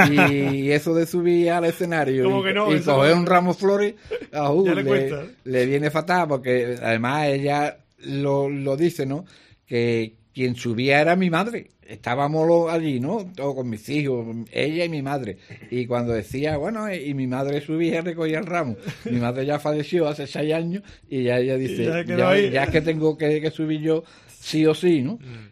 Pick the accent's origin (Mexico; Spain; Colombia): Spain; Cádiz, Andalusia; Fui pregonero de mi barrio, del Mentidero